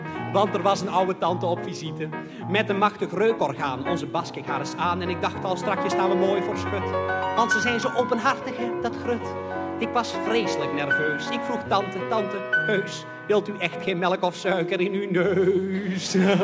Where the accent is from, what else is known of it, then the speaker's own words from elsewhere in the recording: Zeeland, Netherlands; now in Amsterdam, Netherlands; ik ben overigens de enige van het cabaret die niet uit Amsterdam komt. Dat is misschien nog te horen. Ik kom namelijk uit Zeeland. Ik ben er alleen weggegaan, want ik heb daar een echte nare jeugd gehad. De mensen zijn daar erg stug en christelijk.